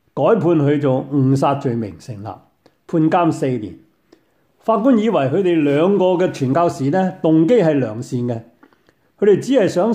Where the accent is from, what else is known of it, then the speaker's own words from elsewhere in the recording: China; 我们所说的鬼是不是像我们中国人所说的鬼死后变鬼